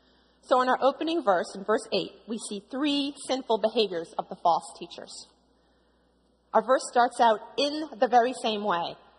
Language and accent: English; Boston, Massachusetts, United States; I was born and raised in Boston and have some great childhood memories of growing up in a large family.